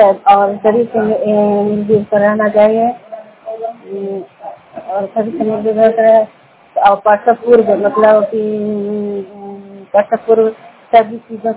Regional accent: Vishnupur, Bihar, India; मैं विष्णुपुर ग्राम संघ पंचायत नालंदा जिला नगलोसा प्रखंड के निवासी हूँ।

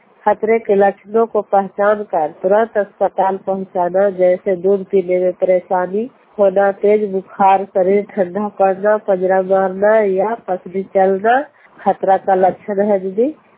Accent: Nalanda, Bihar, India; नालंदा जिला और हिसा प्रखंड की रहने वाली हूँ।

